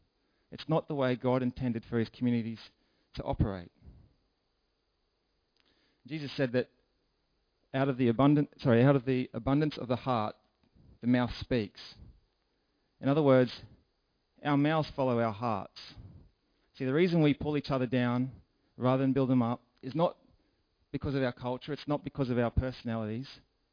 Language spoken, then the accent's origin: English; Australia; this as simply being the Aussie way. That's just how we do things in Australia. That's just how we interact.